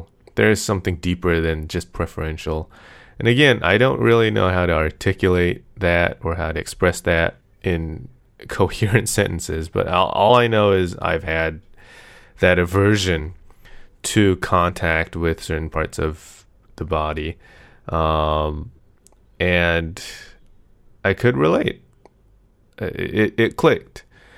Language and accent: English; United States; Is it really because I'm American, or is it, could it be because I'm just slightly autistic?